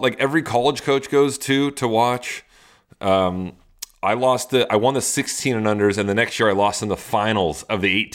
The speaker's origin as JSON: {"language": "English", "country": "United States", "said": "You would rather win Kalamazoo than the junior U.S. Open, than junior Wimbledon, in my opinion, as an American."}